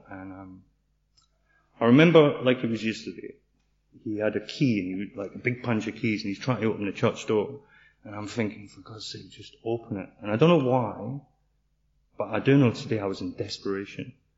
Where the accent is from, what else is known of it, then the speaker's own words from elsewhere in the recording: Scotland, United Kingdom; I was brought up just outside Glasgow, and I was brought up in the blue side, you know.